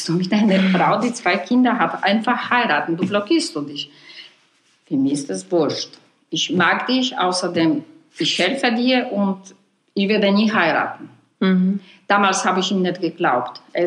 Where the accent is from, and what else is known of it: Warsaw, Masovian Voivodeship, Poland; born or raised there; German is a second language